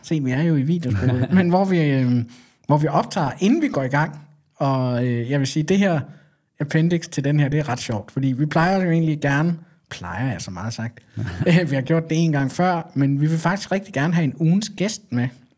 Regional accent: Zealand, Denmark; jeg er fra Sjælland og mere jubelidiot

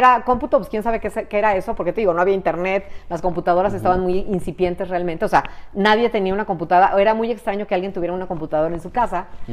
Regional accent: Mexico City, Mexico; born there; yo nací en la Ciudad de México, pero todo el mundo le digo que soy chilapatía, porque soy mitad chilanga y mitad tapatía, aunque creo que ya soy más patía que chilanga, porque la verdad tengo ya muchos años viviendo aquí en la Ciudad de México.

